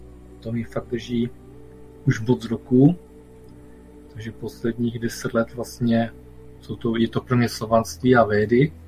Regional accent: Zlín Region, Czechia; moved away as an adult; also born or lived in Prague; Tam jsem se přestěhoval z Valašska a asi po 15 letech mi to zase do moje domoviny vrátilo zpět na Valašsko

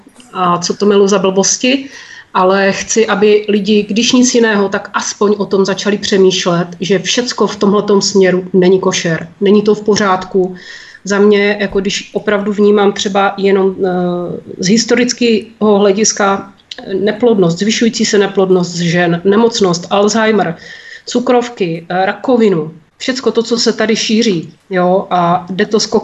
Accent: Blansko, South Moravian Region, Czechia; Bydlím v srdci Moravského krasu. Je to moje rodné město a nechci, aby tohleto město bylo zdevastované

